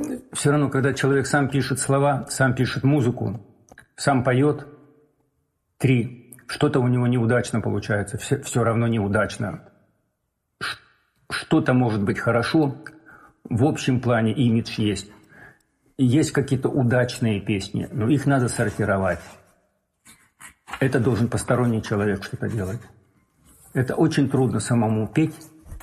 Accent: Tomsk, Tomsk Oblast, Russia; И он знал, что я из Томска

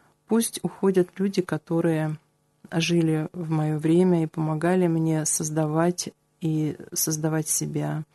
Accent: Saint Petersburg, Russia; томичи, с которыми я работала в Томске, сегодня живут в моем родном городе. Я там не живу, но мои томичи, они там живут. И это немножко тоже как бы кусочек меня в Питере, да.

